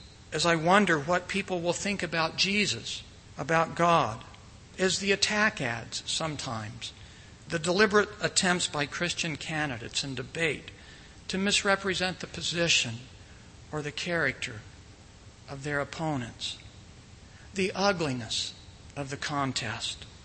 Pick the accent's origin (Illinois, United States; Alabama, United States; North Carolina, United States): North Carolina, United States; former North Carolina Senator John Edwards, that's from my home state, as you know